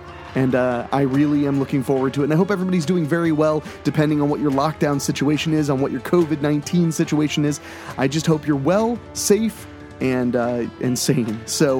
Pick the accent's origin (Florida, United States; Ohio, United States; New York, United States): Ohio, United States; I'm from Ohio and we don't have a whole lot of beaches